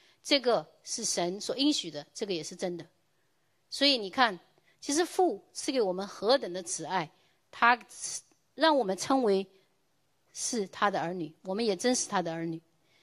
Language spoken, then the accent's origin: Chinese; China; 我来自中国。